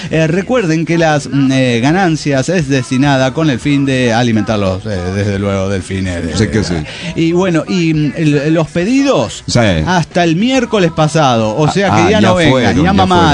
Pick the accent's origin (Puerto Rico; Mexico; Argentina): Mexico; Soy mexicano